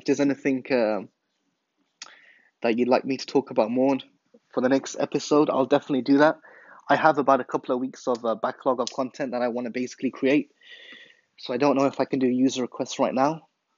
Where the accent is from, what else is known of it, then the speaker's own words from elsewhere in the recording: England, United Kingdom; And I don't know whether that's something that's growing up in England, but I love rainy weather.